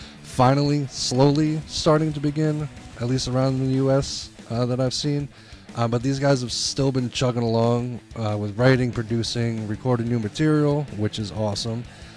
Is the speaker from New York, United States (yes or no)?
no; New Jersey, United States; they hail from the great Garden State and my home state, New Jersey.